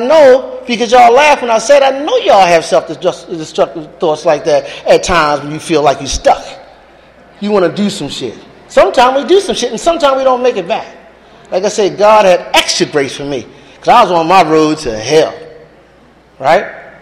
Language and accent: English; Baltimore, Maryland, United States; Look, I'm from Baltimore. My mom and daddy, old school, they live in a very segregated area.